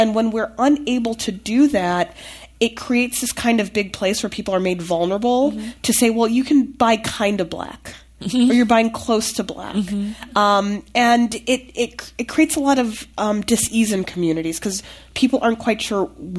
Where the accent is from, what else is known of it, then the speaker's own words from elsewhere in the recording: Midwest, United States; You know, I'm from the Midwest and it gets so cold in the wintertime